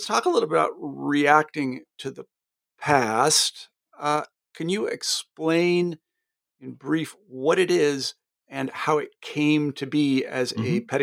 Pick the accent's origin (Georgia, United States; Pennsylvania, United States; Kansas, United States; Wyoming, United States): Kansas, United States; Wichita; I'm actually from Wichita, so I know all these places really well. I grew up there, so I know Bethany and Newman, and I grew up a Shockers fan, the Wichita State Shockers.